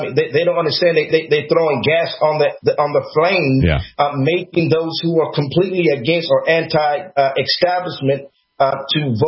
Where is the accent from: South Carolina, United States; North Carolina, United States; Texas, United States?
South Carolina, United States; I'm from South Carolina.